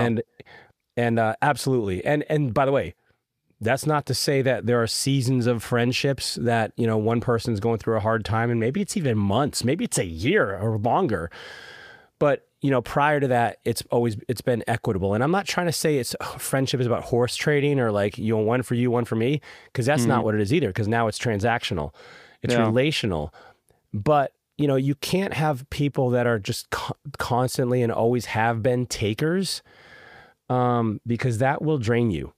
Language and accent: English; Raleigh, North Carolina, United States; We have an upcoming Business Builder Workshop in Raleigh, North Carolina, my hometown